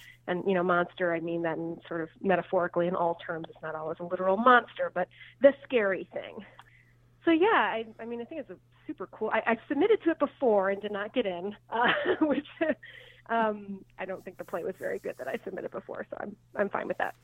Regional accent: Chicago, Illinois, United States; So I grew up in Chicago, but I've been back in Chicago professionally for about 10-ish years.

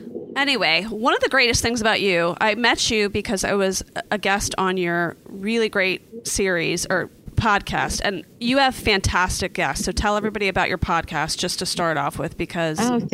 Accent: East Coast, United States; perhaps that's because we're from the East Coast.

